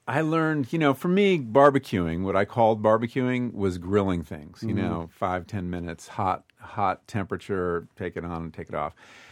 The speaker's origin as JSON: {"language": "English", "town": "Berkeley", "region": "California", "country": "United States", "said": "You know, I come from Berkeley."}